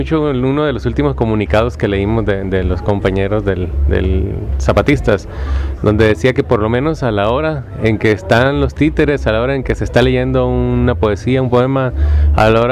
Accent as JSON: {"language": "Spanish", "town": "Culiacán", "region": "Sinaloa", "country": "Mexico", "said": "Somos el grupo Delta Teatro, venimos de Culiacán, Sinaloa"}